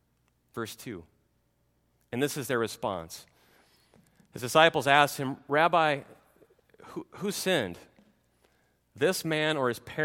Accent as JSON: {"language": "English", "town": "Clemens", "region": "Nebraska", "country": "United States", "tie": "born or raised there", "said": "Back in the 80s, back in my hometown, my home church of St. John's Lutheran Church, Clemens, Nebraska, our church and our school would put on these yearly plays and performances"}